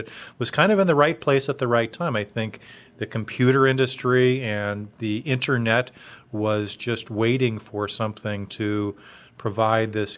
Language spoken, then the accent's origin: English; West Coast, United States; Plus, I grew up on the West Coast, and a lot of the friends that I made in high school and so forth are there